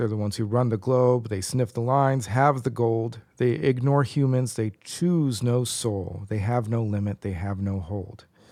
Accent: Tucson, Arizona, United States; Now, I don't know this from personal experience about my hometown of Tucson, Arizona

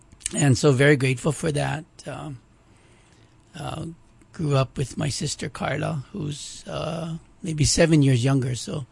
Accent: Kailua, Hawaii, United States; Grew up in Kailua. Attended St. Anthony's School, Kailua, raised Catholic, rode my bike to baseball practice. It was a nice small town upbringing, very safe.

